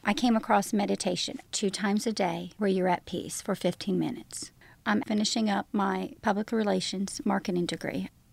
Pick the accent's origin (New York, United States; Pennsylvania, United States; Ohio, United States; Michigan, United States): New York, United States; New York City; Traditional Irish Catholic crazy family. We moved to the Bronx, and I grew up on Sedgwick Avenue until I was 7.